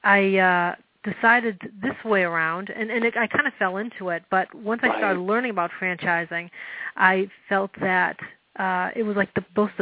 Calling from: Keene, New Hampshire, United States; I am calling from Keene, New Hampshire.

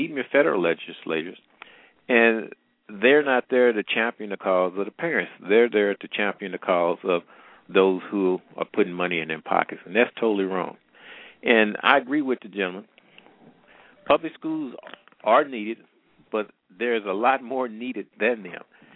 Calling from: Missouri, United States; I'm calling from the Midwest, matter of fact, Missouri.

